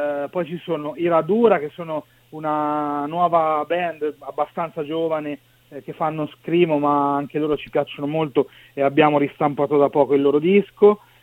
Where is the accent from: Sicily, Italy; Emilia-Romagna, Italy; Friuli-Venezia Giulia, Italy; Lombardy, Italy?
Lombardy, Italy; Milan; Sono di Milano.